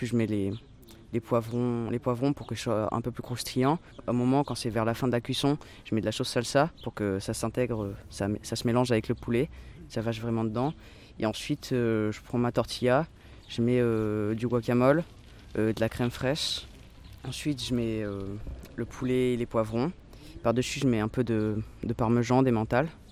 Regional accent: Saint-Imier, Auvergne-Rhône-Alpes, France; je viens de Saint-Imier, en Isère, je suis né là-bas.

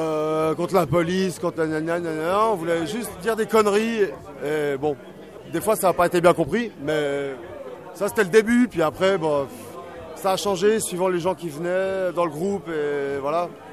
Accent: Geneva, Switzerland; On vient de Genève.

